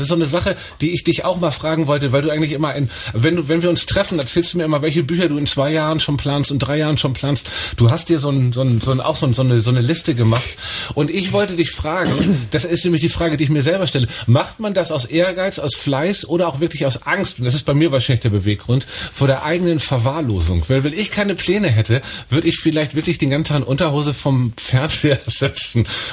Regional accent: Hamburg, Germany; Ich komme aus Hamburg.

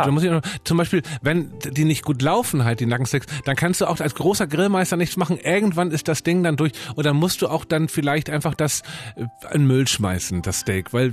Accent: Northern Germany, Germany; Bei uns heißen die auch Schmalzkuchen in Norddeutschland.

